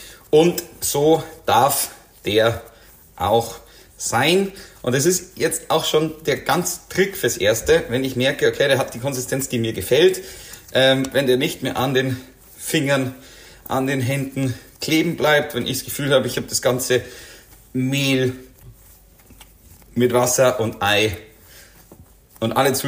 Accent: Huglfing, Bavaria, Germany; in Hugelfing, wo ich herkomme, ihre eigenen Suppennudeln gemacht hat

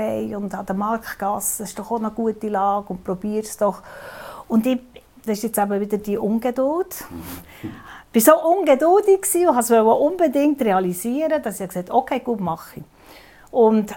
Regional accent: Bern, Switzerland; ich darf ja das sagen als Bernerin

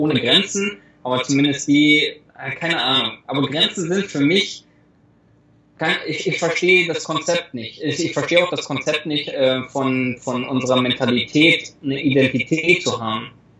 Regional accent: Germany; ich bin Deutscher.

